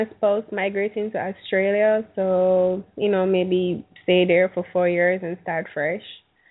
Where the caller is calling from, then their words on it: Saint Catherine, Jamaica; I'm currently in St. Catherine, next to Kingston.